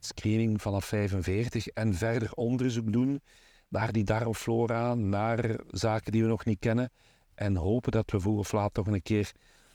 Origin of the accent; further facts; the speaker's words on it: Diepenbeek, Limburg, Belgium; ik ben afkomstig van Diepenbeek